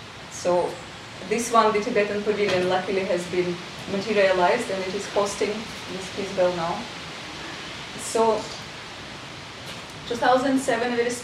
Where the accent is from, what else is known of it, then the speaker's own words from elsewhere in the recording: Belarus; now in India; I am Orvilian since 10 years. I'm originally from Belarus. I have a close connection to Russia.